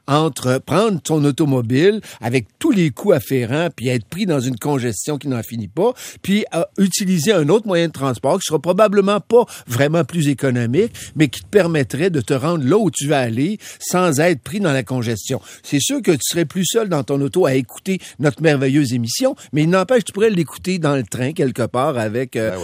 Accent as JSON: {"language": "French", "region": "Quebec", "country": "Canada", "said": "Moi, quand je suis chez nous, en Montérégie, j'ai pas de problème de bouchon de circulation généralement."}